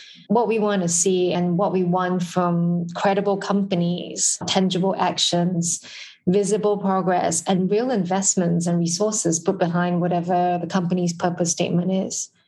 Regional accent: Singapore; I'm Singaporean, so I'm joining you from Singapore this afternoon.

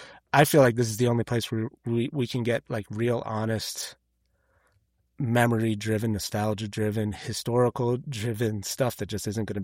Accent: California, United States; I grew up in Northern California.

